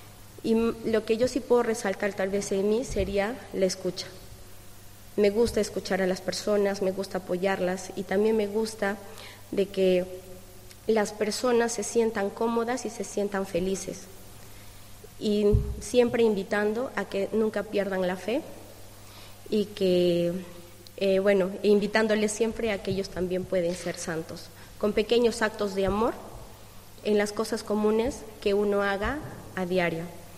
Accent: Peru; now in Palencia, Spain; yo soy peruana, tengo 2 años aquí, recién aquí en España, en Palencia

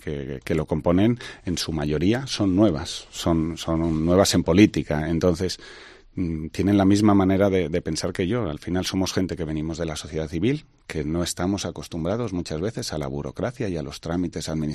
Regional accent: Spain; pues a mí como español, pues no me gusta que se tarde tanto.

